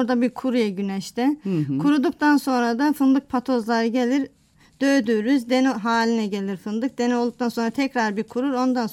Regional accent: Çarşamba, Samsun, Turkey; born there; 1983 yılında Samsun Çarşamba köyünde doğmuşum.

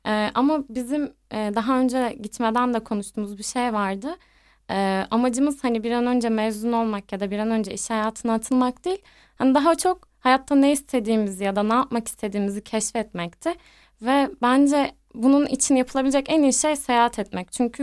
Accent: Bursa, Turkey; Bursalıyım.

